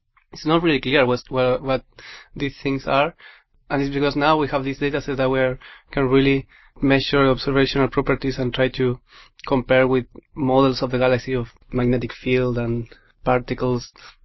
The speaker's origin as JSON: {"language": "English", "country": "Chile", "moved": "as an adult", "said": "I'm from Chile. I came here to do my PhD"}